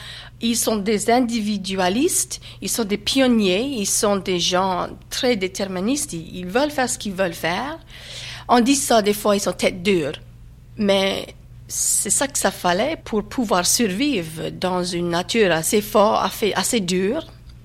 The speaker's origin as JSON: {"language": "French", "region": "Louisiana", "country": "United States", "first_language": "French", "said": "Moi, j'ai appris le français comme première langue. Chez moi, mes parents étaient récolteurs, assez pauvres, de la campagne. Et puis en plus, ils voulaient absolument que je parle en français. J'ai commencé l'école et puis après, j'ai commencé à apprendre l'anglais."}